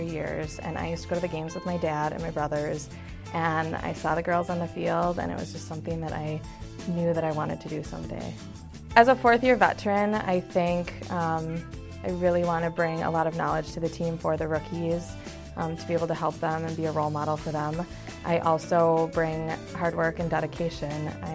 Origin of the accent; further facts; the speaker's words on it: Edina, Minnesota, United States; I am from Edina, and this is my fourth season with the Vikings.